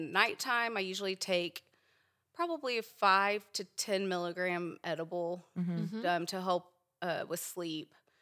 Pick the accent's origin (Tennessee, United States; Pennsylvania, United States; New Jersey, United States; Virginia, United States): Virginia, United States; but I grew up in Virginia grew up going to Myrtle Beach and that sort of area.